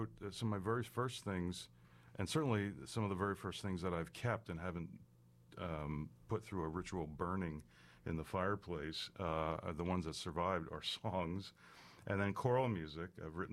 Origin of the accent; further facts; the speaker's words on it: Pennsauken, New Jersey, United States; I'm from South Jersey, from Pensauken, and I was in the Allstate Choir.